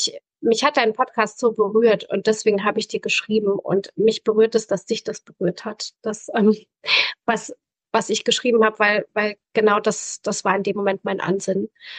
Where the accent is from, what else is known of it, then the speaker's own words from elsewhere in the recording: Southern Germany, Germany; Ich bin aus dem Süden von Deutschland. Da bin ich auch groß geworden. Ich bin 40 Jahre alt